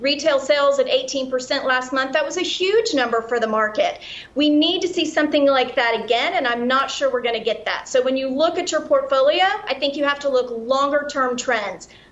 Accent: Texas, United States; like here in my home state of Texas, in California, in Florida, all of that was happening over the last couple of weeks.

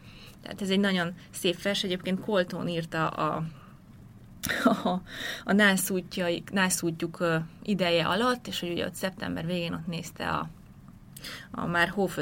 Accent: Hungary; Nekem, mint nő, vagy mint magyar nő

